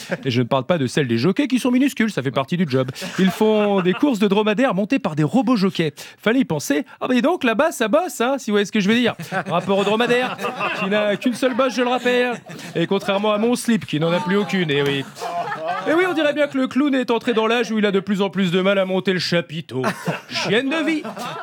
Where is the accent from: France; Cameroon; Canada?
France; Paris, Île-de-France; born there; Je suis né à Paris, mais je me sens plus guérétois que dubaïote.